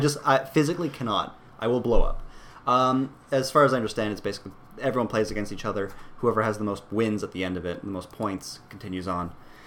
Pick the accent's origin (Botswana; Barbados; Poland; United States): Poland; And Poland, my home country, is 18th, which is awesome.